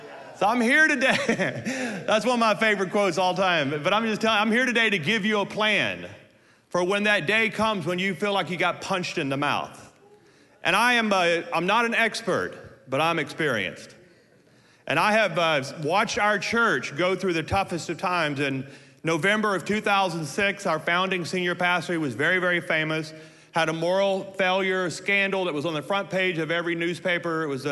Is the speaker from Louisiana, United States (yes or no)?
yes; Louisiana, United States; We're both from Louisiana, so that makes perfect sense to get married in the seventh grade.